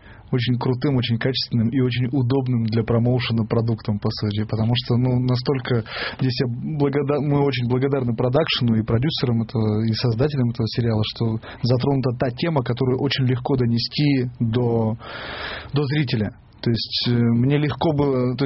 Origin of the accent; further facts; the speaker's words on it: Perm, Perm Krai, Russia; это мы же просто из Перми с Антоном.